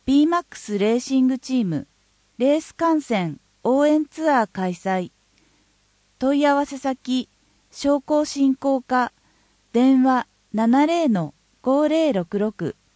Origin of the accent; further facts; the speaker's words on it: Higashiosaka, Osaka, Japan; now in Ayase, Japan; 本拠地の綾瀬市は住んでみると故郷の東大阪市に雰囲気が似ていて過ごしやすいです。